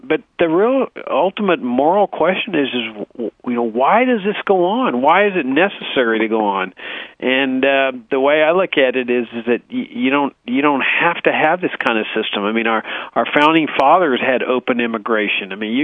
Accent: Texas, United States; I grew up on the Texas-Mexican border, and I worked with illegal aliens and so forth

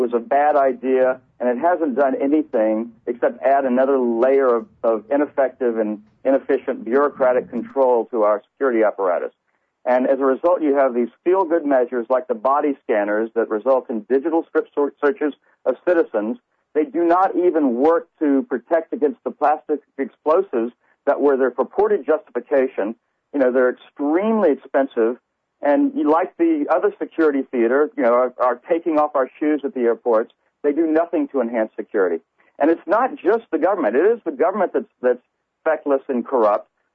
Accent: United States; I think it's incumbent upon all of us as American citizens to realize what's going on

